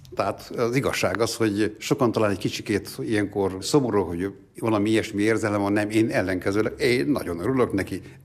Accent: Mád, Borsod-Abaúj-Zemplén, Hungary; egy teljesen tradicionális református családban nőttem fel. Hegyaljai vagyok, Mádi vagyok.

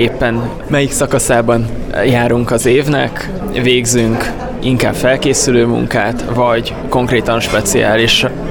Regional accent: Hungary; ami magyarként mi nem rendelkezünk magaslatokkal

